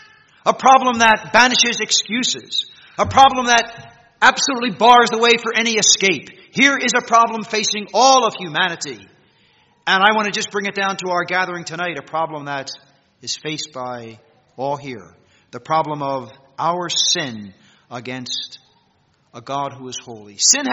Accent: United States; Likely you can tell by my accent, or my lack of a Canadian accent, that I come from across the border.

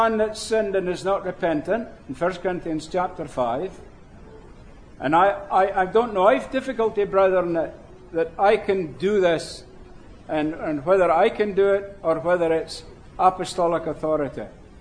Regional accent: United Kingdom; There are people, like I was brought up with it in Britain, it was a place known for witchcraft

